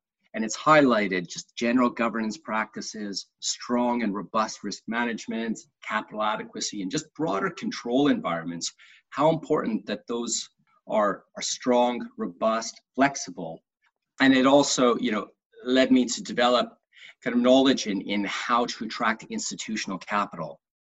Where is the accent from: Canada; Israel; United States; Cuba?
Canada; I'm Canadian by background